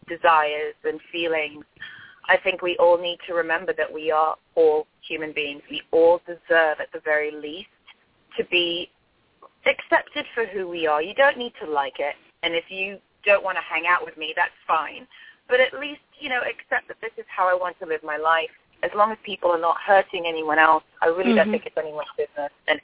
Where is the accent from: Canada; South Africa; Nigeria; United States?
Nigeria; I'm from Nigeria, and unfortunately, recently they outlawed homosexuality as punishable by death. I'm also biracial, and my parents met in this country